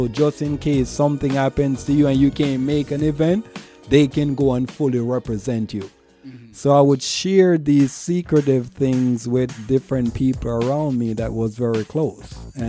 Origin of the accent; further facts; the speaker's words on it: Jamaica; now in United States; So it's something that's in my roots growing up in Jamaica.